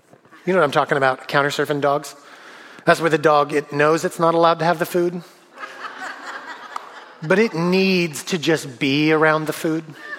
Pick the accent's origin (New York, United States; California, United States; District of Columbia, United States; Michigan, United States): California, United States; now in Sherwood, United States; I saw a gopher over there once and I'm from California, so that's wilderness. When I moved out to Sherwood, like, I wasn't used to like some things that people in Oregon are very used to.